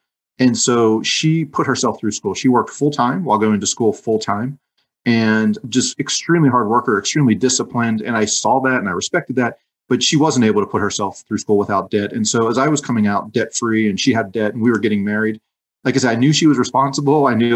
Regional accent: Pennsylvania, United States; Yeah, so I'm from Western Pennsylvania near Pittsburgh. And Pittsburgh, Pennsylvania, and a depressed steel town, I guess you would say. And so grew up very average, middle, lower middle class.

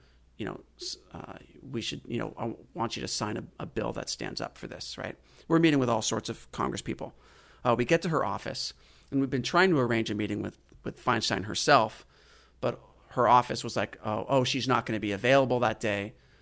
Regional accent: San Francisco, California, United States; just because I'm originally from San Francisco, like, I know how the Communist Party has been able to influence and build relationships with people in San Francisco.

